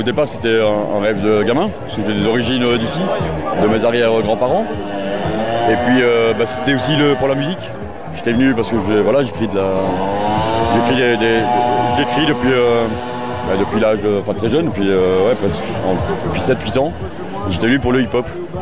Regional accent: Brussels, Brussels-Capital Region, Belgium; parce que j'ai grandi à Bruxelles

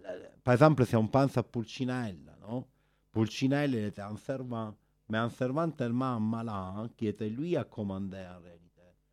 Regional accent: Palermo, Sicily, Italy; French is a second language; Moi, je te comprends bien parce que je suis de Palermo. La Sicile, il est aussi un volcan céleste, non?

